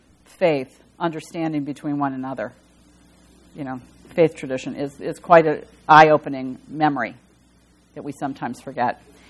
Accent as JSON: {"language": "English", "country": "Poland", "tie": "born or raised there", "second_language": "English", "lives_now": "United States", "said": "my experience as a child in my hometown in Poland"}